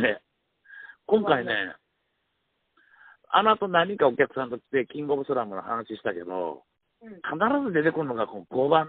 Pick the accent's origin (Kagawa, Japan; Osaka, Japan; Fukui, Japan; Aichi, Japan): Kagawa, Japan; 俺ら香川県民はもうどんだけ食うたか。